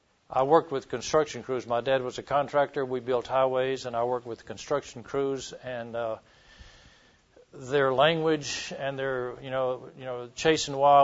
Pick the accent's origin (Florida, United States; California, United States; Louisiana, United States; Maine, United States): Louisiana, United States; Minden; I grew up in Minden, Louisiana. We small town, so you play almost all the sports